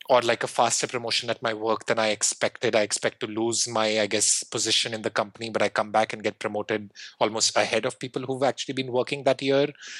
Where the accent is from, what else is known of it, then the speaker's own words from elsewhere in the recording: India; growing up in India and being very exposed to, in some form or the other, Hinduism, Buddhism